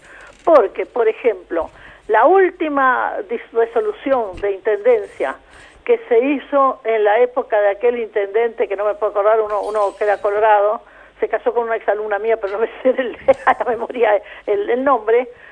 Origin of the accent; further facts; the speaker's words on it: Montevideo, Uruguay; yo, que soy montevideana de bastante tiempo